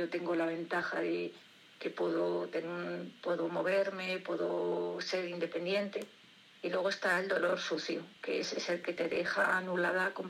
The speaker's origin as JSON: {"language": "Spanish", "town": "Valladolid", "region": "Castile and León", "country": "Spain", "said": "porque yo soy de Valladolid"}